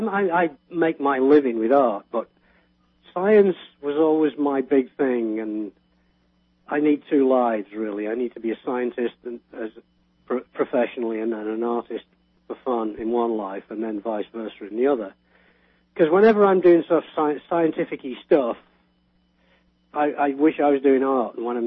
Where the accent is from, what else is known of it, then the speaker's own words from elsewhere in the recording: United Kingdom; I grew up with the IRA blowing people up all around me. I mean, my hometown has a memorial for two kids, Mother's Day.